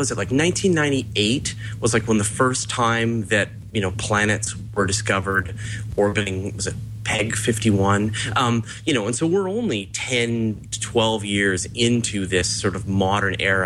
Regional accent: Canada; accent: Canadian; There, you happy? A boot. There. That's my Canadian accent for you.

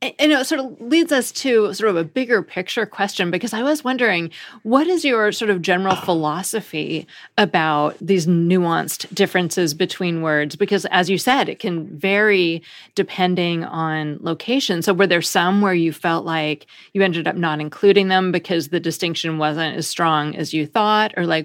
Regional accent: Seattle, Washington, United States; So I grew up in Seattle, so I've been drinking coffee, you know, since I was a child

